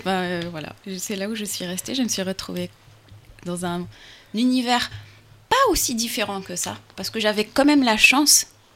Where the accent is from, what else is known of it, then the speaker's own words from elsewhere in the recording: Algeria; born there; j'ai vécu... je suis née en Algérie.